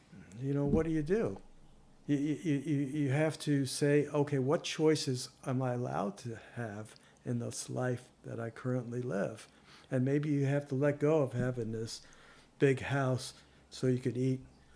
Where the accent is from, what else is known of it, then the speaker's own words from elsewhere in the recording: New Jersey, United States; You know, it's like all that stuff that we grew up with in New Jersey, you know.